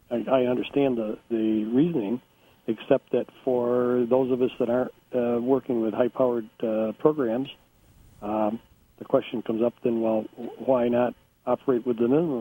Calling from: Greece

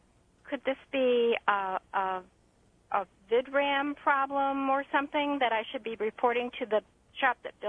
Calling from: Ontario, Canada

